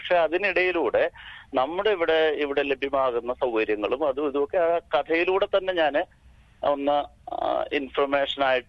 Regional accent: Onamthuruthu, Kerala, India; born there; കേരളത്തില് ഞാൻ ഓണന്തുരുത്ത് എന്ന് പറയുന്ന സ്ഥലത്താണ് ഞാൻ ജനിച്ചത്.

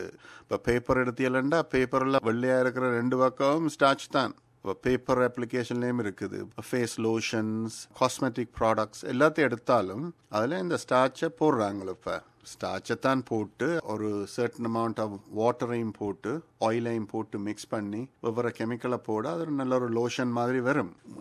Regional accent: Jaffna, Northern Province, Sri Lanka; நான் யாழ்ப்பாணத்தில் பிறந்து வளர்ந்தேன்.

